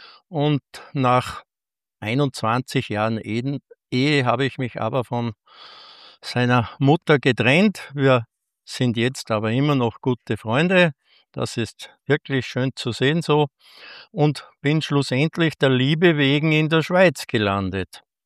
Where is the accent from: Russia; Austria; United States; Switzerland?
Austria; Salzburg; born there; mittlerweile ein 68-jähriger Pensionist, ein gebürtiger Salzburger